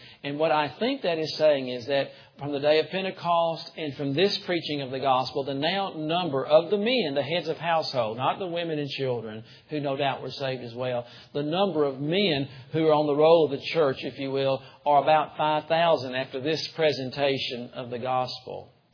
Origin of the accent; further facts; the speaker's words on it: Tuscaloosa, Alabama, United States; I'm from Tuscaloosa. Can any good thing come out of Tuscaloosa?